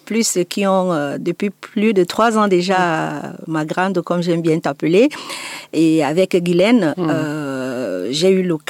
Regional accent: Cameroon; Je suis camerounaise, comme il a déjà été souligné.

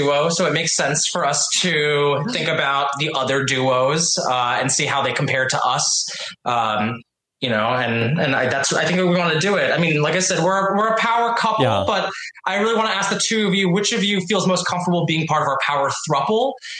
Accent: San Francisco, California, United States; now in Washington, D.C., United States; So I am from San Francisco originally. I moved to the Washington, D.C. area about 3 years ago.

